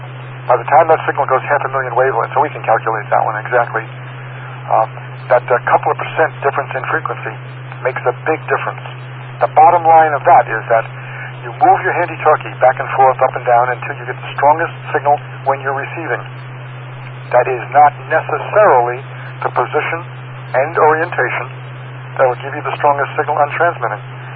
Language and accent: English; Middle Island, New York, United States; fixing radios and televisions in my hometown in Middle Island, Long Island